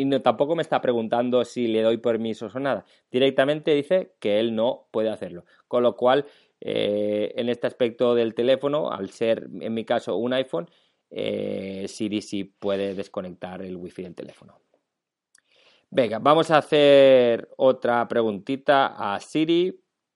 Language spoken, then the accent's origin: Spanish; Lleida, Catalonia, Spain; porque yo soy de Lleida y el aeropuerto más cercano que me queda, supongo, un viaje a Londres debe ser Barcelona